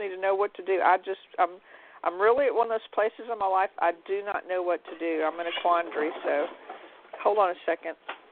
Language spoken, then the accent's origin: English; Louisiana, United States; So I can't tell you I'm from Louisiana and LSU will be playing in the playoffs or any game